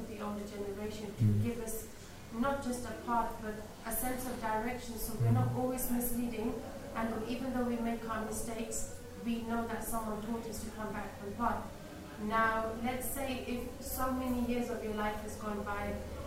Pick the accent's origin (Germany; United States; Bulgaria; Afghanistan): Afghanistan; Kabul; As a Western woman, I mean, I was raised in Kabul